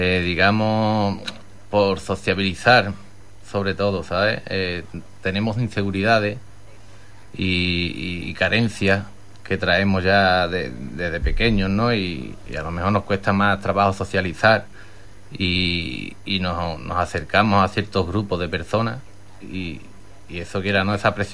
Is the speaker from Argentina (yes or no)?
no; Huelva, Andalusia, Spain; De aquí, de Huelva.